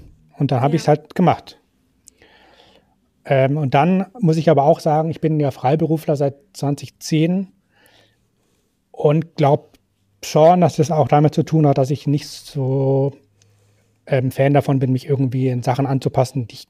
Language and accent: German; Bavaria, Germany; ich komme aus Bayern, habe da eine Ausbildung gemacht